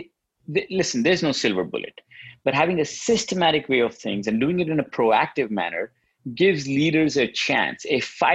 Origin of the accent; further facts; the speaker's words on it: India; growing up in India, very good academically